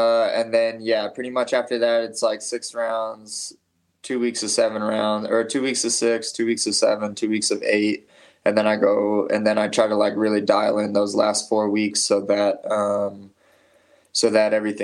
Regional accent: Aurora, Colorado, United States; I'm from Aurora, Colorado, which is, it's Colorado, so it's not like, you know, like a rough area.

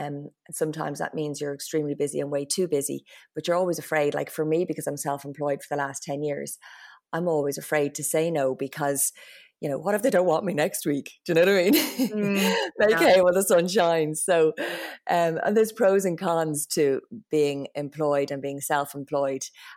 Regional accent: Rathfarnham, Leinster, Ireland; I'm from Rathfarnham, and all my family, I've got six siblings. And my mom lives in Rathfarnham still.

